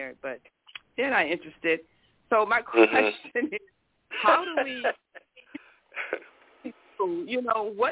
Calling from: Miami, Florida, United States; Assalamu alaikum. … I'm calling from Miami, Florida.

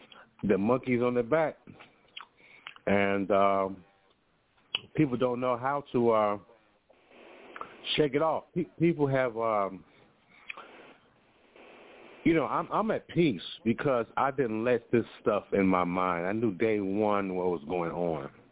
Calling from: Chicago, Illinois, United States; call from Chicago.

